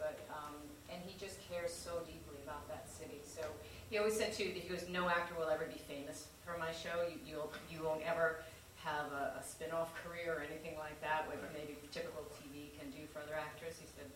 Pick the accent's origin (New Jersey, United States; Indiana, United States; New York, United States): New York, United States; Queens; I said, oh, I'm from Queens.